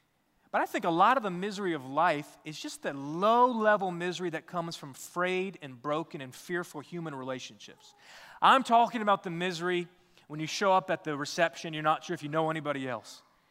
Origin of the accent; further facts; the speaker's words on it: Sierra Leone; I grew up in West Africa, in the country of Sierra Leone